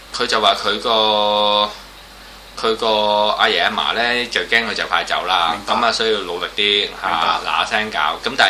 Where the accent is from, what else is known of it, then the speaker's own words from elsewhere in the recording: Hong Kong; 我哋作為一個香港人咧，你脱離唔即係你最尾你老底都係一個中國人。